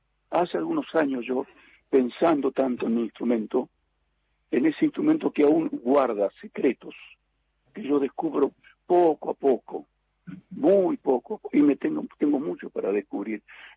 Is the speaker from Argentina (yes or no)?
yes; Buenos Aires, Argentina; born there; y de mamá correntina. Mi papá y mi mamá hablaban guaraní. Yo no hablé guaraní, yo nací en Buenos Aires, pero yo soy correntino de sangre.